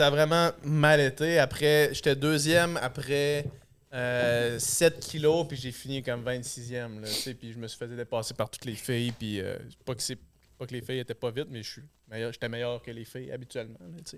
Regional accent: Chicoutimi, Quebec, Canada; Moi, j'ai la cred parce que je viens de Chicoute puis on avait un chalet à Saint-Rite-Taillon.

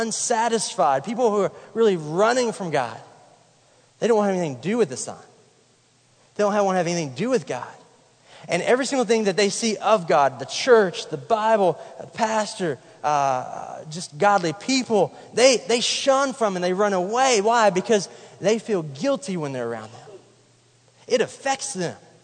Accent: Kentucky, United States; now in Florida, United States; I'm up from Kentucky, and I know cold weather, and I miss that sometimes until I get back there

